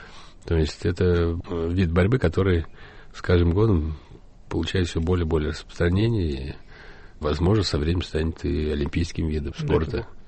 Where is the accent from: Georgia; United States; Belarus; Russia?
Russia; Kazan, Tatarstan; first language Ukrainian; also born or lived in Lviv; Ну, по роду я, когда родился в Львове, я был, конечно, на украинском языке разговаривал. Затем уже, когда приехали в Казань, русский язык стал моим основным языком общения.